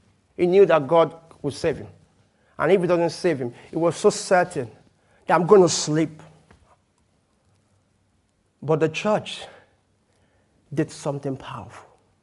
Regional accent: Nigeria; first language Yoruba; English is a second language; my mother tongue is Yoruba, so, you know, I always talk about, you know, I said, if you never, make sure you go to Nigeria before you

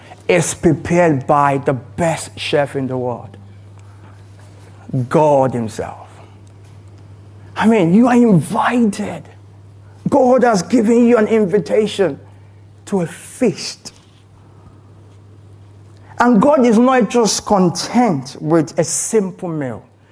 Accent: Nigeria; By the way, you know I'm Nigerian

